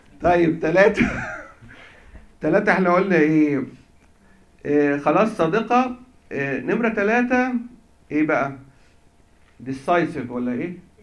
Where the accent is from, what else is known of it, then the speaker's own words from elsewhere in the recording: Egypt; هنا عندنا في مصر بقى بنت